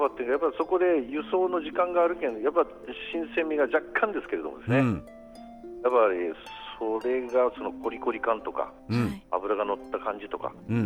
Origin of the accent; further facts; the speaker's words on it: Amakusa, Kumamoto, Japan; やっぱり小さい頃から生まれ育った天草っていうこともあってですね